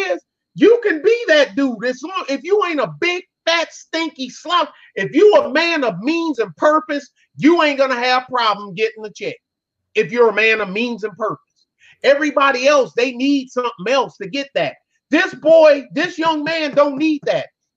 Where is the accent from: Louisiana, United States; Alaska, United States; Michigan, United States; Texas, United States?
Michigan, United States; Detroit; I'm from Detroit's West Side. I lived that fucking movie.